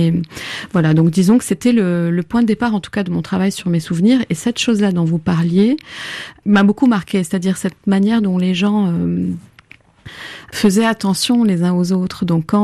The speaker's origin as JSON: {"language": "French", "town": "Beirut", "region": "Beirut Governorate", "country": "Lebanon", "tie": "born or raised there", "said": "moi j'ai grandi à Beyrouth, et Beyrouth était coupée en deux, et de part et d'autre de la ligne de démarcation, on vivait dans des quartiers assez cloisonnés, parce que protégés, soit par des murs de sacs de sable, comme c'était le cas dans mon quartier"}